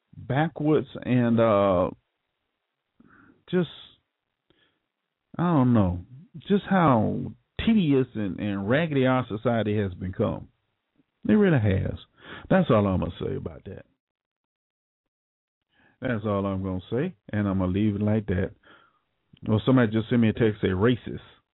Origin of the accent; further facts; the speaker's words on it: Jacksonville, United States; Look, I'm from Jacksonville too, so I know what you're talking about.